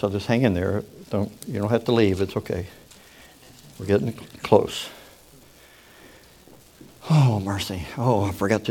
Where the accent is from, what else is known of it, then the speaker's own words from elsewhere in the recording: Kentucky, United States; now in Oklahoma, United States; Well, I grew up in Kentucky, and I've been living in Oklahoma the rest of my life, which is a long time